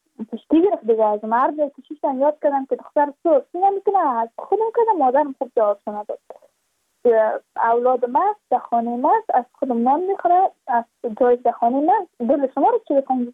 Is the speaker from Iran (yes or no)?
no; Badakhshan, Afghanistan; چون ما از بدخشان هستیم یعنی منطقای دور دستش به فروش رفتم